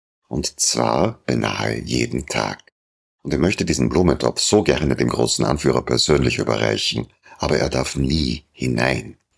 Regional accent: Vienna, Austria; Aber bei uns in Wien und im Umland, da gibt es eine vielseitige und geistesblitzige Variante, die so mancher Freundeskreis zu einer Kunstform erhoben hat.

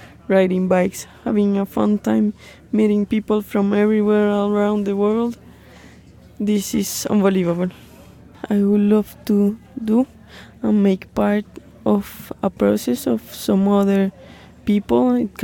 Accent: Colombia; English is a second language; from Female Team 1, representing Latin America, but I'm from Colombia.

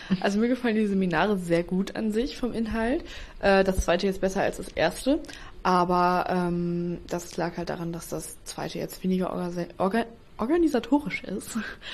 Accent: Aurich, Lower Saxony, Germany; born there; Also ich bin in Aurich geboren und ich kenne mich in der Innenstadt zum Beispiel relativ gut aus.

